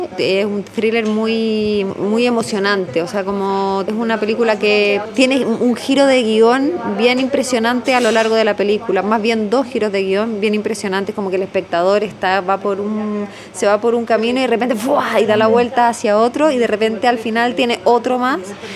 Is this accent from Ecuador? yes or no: no; Chile; moved away as an adult; Primero yo empecé la carrera en Chile, porque bueno, soy chilena, viví ahí, pero después di el salto aquí